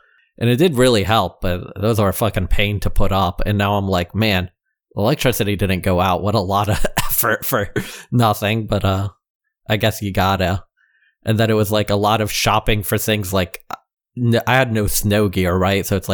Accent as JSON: {"language": "English", "region": "the South", "country": "United States", "said": "and the first time as a Southerner."}